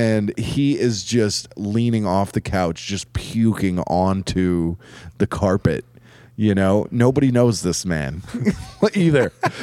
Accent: United States; Diplomatic immunity. I'm American.

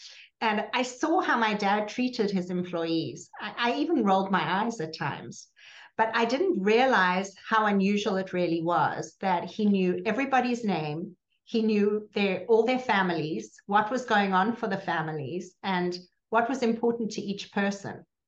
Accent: South Africa; I grew up in South Africa during the inequality and strange ugliness of the apartheid regime.

